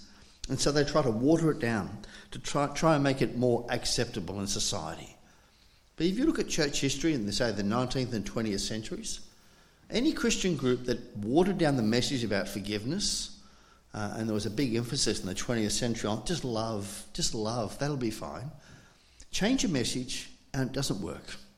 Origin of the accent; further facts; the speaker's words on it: Scotland, United Kingdom; born there; I was born in Scotland. I've been back a few times to talk to the family.